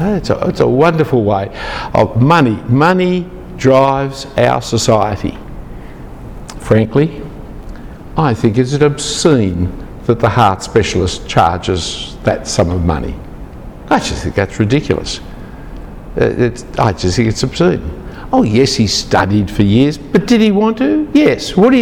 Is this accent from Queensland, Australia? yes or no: no; Sydney, New South Wales, Australia; If you really ask me, I'm not an Australian, I'm a New South Welshman. If you really ask me, I'm not a New South Welshman, I'm a Sydney cider.